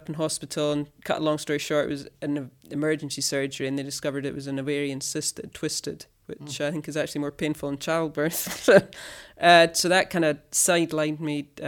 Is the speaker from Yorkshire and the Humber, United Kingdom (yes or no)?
no; Scotland, United Kingdom; being Scottish